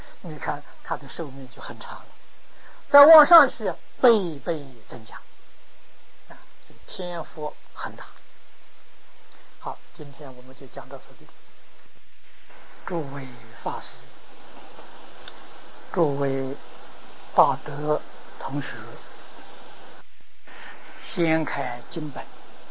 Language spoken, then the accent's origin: Chinese; China; 我们中国人讲的读万卷书行万里路啊